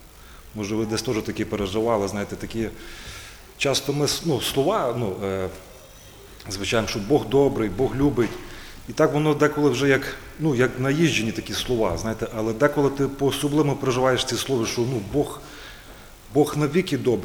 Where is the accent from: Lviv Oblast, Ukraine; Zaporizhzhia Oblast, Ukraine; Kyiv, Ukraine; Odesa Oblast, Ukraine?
Lviv Oblast, Ukraine; Drohobych; теж з братями приїхав працювати, як я вже казав, але сам я родом з Львівської області, таке місто Дрогобич.